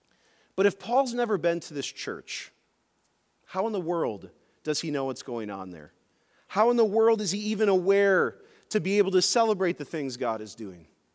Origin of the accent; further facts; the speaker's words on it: Oshkosh, Wisconsin, United States; born there; Now, I was born in Oshkosh, so I can say things like this.